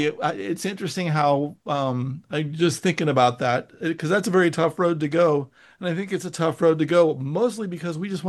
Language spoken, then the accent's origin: English; San Francisco, California, United States; now in Los Angeles, United States; moving down here taught me how much of a literary town Los Angeles is, and I thought San Francisco was a literary town